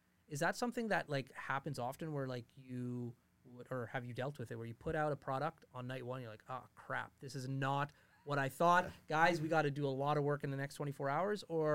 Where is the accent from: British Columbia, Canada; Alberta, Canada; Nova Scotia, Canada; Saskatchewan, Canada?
Alberta, Canada; Fort McMurray; born there; me and Tanner were born here in Fort McMurray, and so we've seen a dramatic change over the years.